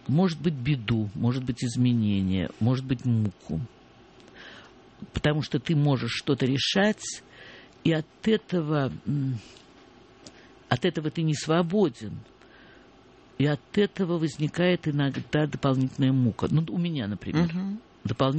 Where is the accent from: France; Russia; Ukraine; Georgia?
Russia; Saint Petersburg; я ленинградская девочка, я выросла в Ленинграде.